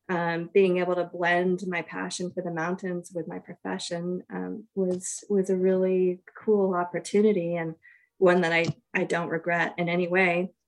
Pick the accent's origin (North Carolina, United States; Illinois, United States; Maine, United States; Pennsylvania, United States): Maine, United States; also born or lived in Montana / New Mexico; I grew up in Maine and I went to college in Montana and college in New Mexico and spent a little bit of time in Texas going to school. And so I've now lived in 8 states